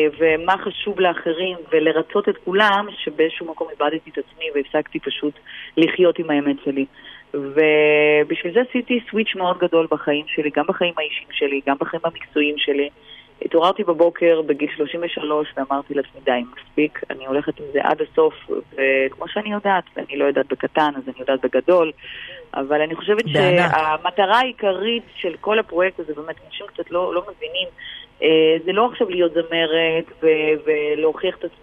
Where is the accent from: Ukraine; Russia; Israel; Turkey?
Ukraine; Odesa, Odesa Oblast; בתור ילדה קטנה שנולדה באודסה, שבאוקראינה, למשפחה שאימא שלה הייתה מנהלת קונסרבטוריון מוזיקאית, ולמשפחה מאוד מאוד משכילה, שלמדתי סנטר ולמדתי מוזיקה גם אני בתור ילדה, והייתי מתמידה להגיע לבית האופרה באודסה